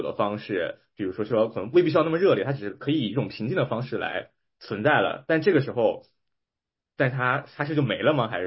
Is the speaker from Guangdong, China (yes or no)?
no; Qingdao, Shandong, China; 咱们青岛人的话，其实对于酒可能在可能都是刻在文化里面 DNA 里面